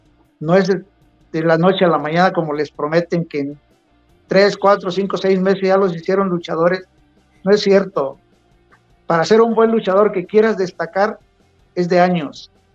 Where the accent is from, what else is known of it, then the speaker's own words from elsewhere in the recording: Río Grande, Oaxaca, Mexico; also born or lived in Acapulco; Yo nací en Acapulco, pero me crié en Río Grande, Oaxaca.